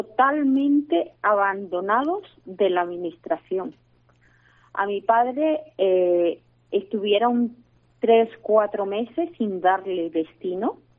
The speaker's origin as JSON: {"language": "Spanish", "town": "Bilbao", "region": "Basque Country", "country": "Spain", "tie": "born there", "said": "nos tendríamos que ir, sobre todo de mi tierra. Yo soy nacida allí en Bilbao."}